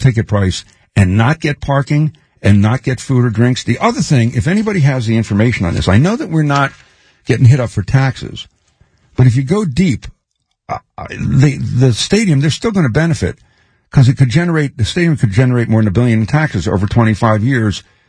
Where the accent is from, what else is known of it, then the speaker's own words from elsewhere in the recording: Philadelphia, Pennsylvania, United States; I mean, I came from Philly, and the Eagles won the Super Bowl, not the Raiders.